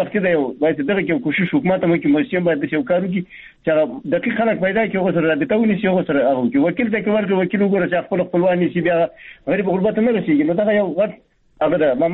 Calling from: Baghlan, Afghanistan; بغلان مې تماس نیولې

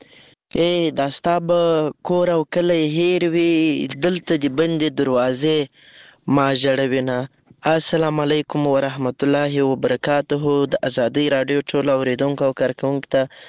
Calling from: Lashkargah, Helmand, Afghanistan; accent: Helmandi; له هلمند په مرکز لشکرګاه ښاره پیغام درته پرېږدم.

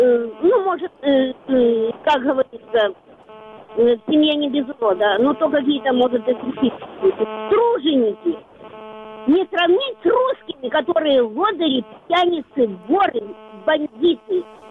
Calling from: Kharkiv Oblast, Ukraine; also born or lived in Crimea; я звоню из Харьковской области … Я в Крыму жила до 98 года

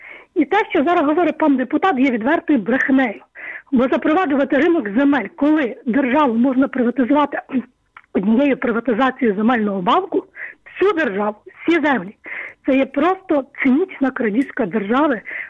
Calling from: Lviv, Lviv Oblast, Ukraine; Алло, доброго дня, я зі Львова

